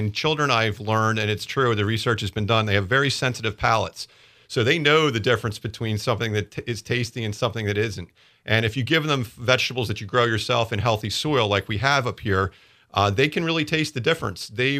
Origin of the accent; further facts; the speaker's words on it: Pennsylvania, United States; Well, I grew up down in Bucks County, Pennsylvania.